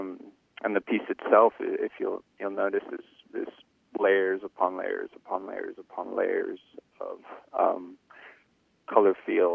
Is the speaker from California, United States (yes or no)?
no; Kapahi, Hawaii, United States; Well, I'm from Kapahi.